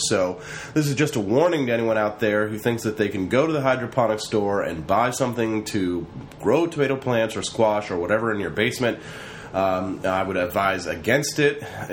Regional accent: Alexandria, Virginia, United States; from Alexandria, Virginia.

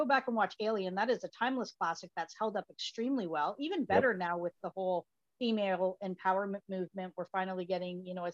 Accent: Canada; I'm Canadian.

